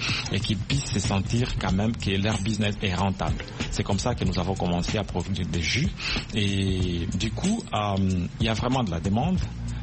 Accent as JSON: {"language": "French", "town": "Beni", "region": "North Kivu", "country": "DR Congo", "said": "En fait, je viens de la RDC, oui. La ville de Beni."}